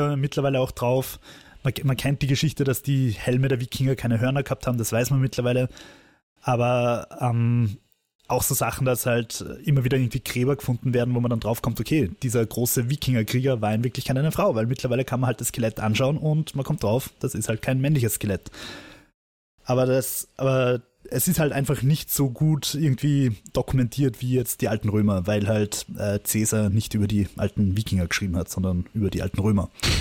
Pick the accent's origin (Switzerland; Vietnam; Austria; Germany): Austria; Na, also, für mich als Österreicher